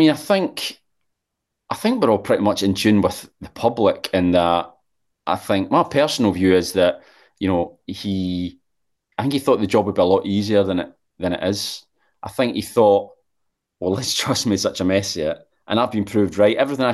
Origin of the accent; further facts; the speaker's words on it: Scotland, United Kingdom; now in London, United Kingdom; Just being Scottish, you know, it was personal as much as anything, you know. I mean, I didn't have a vote because I live in London, but I was up there covering it.